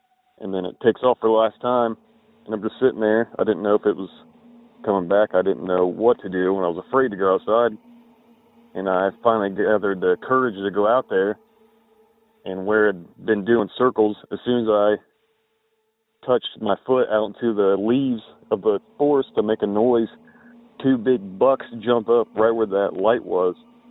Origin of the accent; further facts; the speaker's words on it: Ohio, United States; I'm from Southern Ohio.